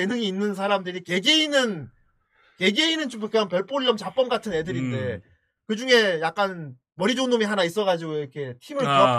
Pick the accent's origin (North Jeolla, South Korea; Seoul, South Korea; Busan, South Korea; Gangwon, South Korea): Busan, South Korea; 후대인 연배쯤 되는 사람들 중에 부산 출신들은 다 같을 거예요. 후대인 초중딩 시절 후대인 뭐 유치원 때부터 후대인 어릴 때는 부산 살았잖아요.